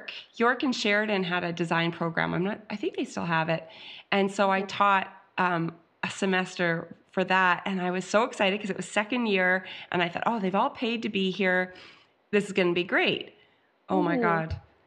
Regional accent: Canada; So I'm very Canadian.

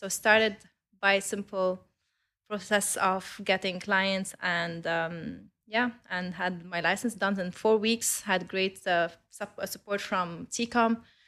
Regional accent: Lebanon; So I'm Lebanese. I grew up in Lebanon. I studied there. Even my university was there.

